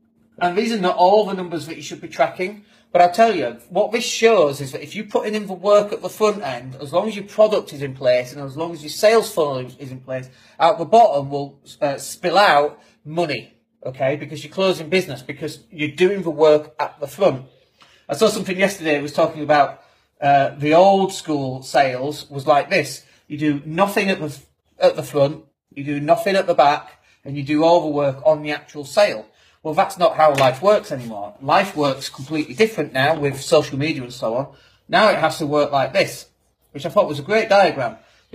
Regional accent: Leeds, Yorkshire and the Humber, United Kingdom; We just want to also build up people's awareness that we exist in Leeds, because it's my hometown and so on anyway.

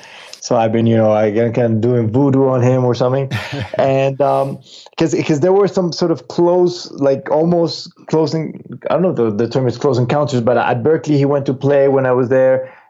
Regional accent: Bogota, Bogotá, Colombia; I am born and raised in Bogota, but I have family, I have Paisa family, you know, from the Medellin region. But I also spend a lot of my summers in Cartagena, and I have a grandfather who was from Cartagena.

